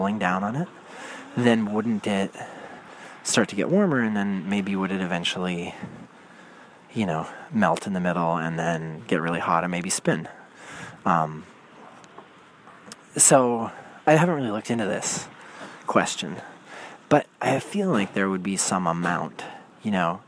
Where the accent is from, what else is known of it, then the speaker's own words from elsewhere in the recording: Pacific Northwest, United States; we grew up out west in the Northwest, which is really green, constantly green.